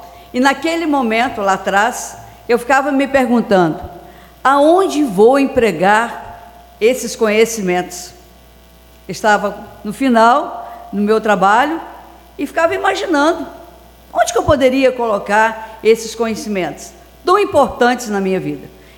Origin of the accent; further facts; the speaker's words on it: Minas Gerais, Brazil; Eu sempre na minha vida sou uma grande mineira e digo sempre, eu sei de onde vim e sei para onde vou.